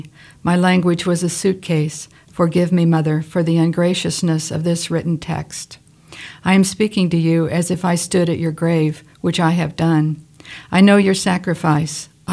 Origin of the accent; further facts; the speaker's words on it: Kansas City, Missouri, United States; born there; I was born in Kansas City, and we would make trips down to my mother's parents. It was farm.